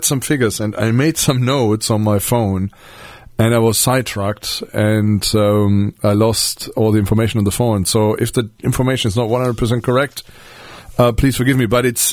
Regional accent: West Germany, Germany; I grew up in West Germany, so I thought I was free

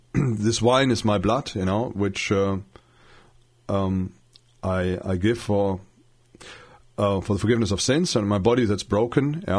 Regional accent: Germany; English is a second language; I grew up, my town where I grew up is in Germany, most towns are traditionally either Catholic or Protestant. Now, my town used to be Protestant

